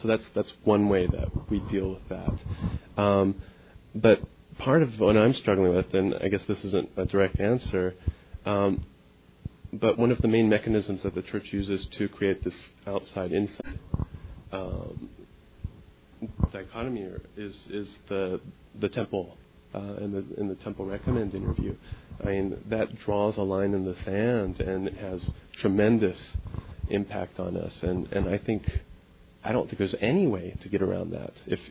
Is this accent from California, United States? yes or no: yes; Irvine, California, United States; I'm from Irvine